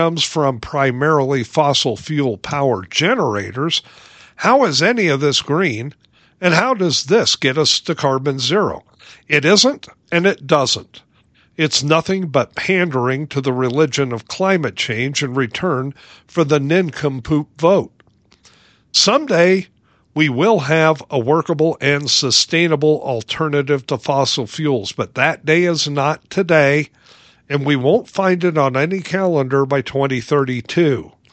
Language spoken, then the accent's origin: English; Lincoln, Nebraska, United States; Yeah, when I was a kid growing up in Lincoln, Nebraska, a guy that lived around the corner from us